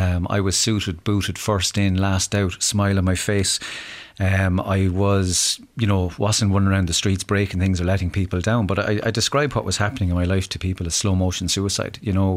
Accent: Dunlavin, Leinster, Ireland; also born or lived in Mullingar; But yeah, back in Dunlavin, my parents moved there in 1972. We moved from Mullingar.

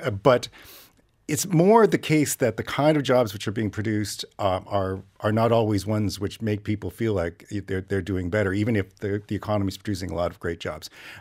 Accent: Canada; because I'm not actually American. I'm Canadian.

